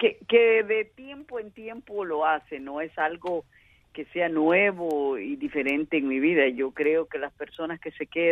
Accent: Veracruz, Mexico; no podían entender que yo era mexicana. Claro, soy mexicana de Veracruz, que es una ciudad muy ligada a Cuba, por tanto yo crecí con la cultura caribeña llegada de Cuba desde que nací prácticamente.

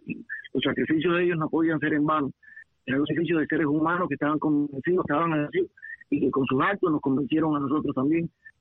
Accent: Hialeah, Florida, United States; fuimos progresando como tantos cubanos acá. Pero tuve el privilegio de criarme en Hialeah en familias de clase media

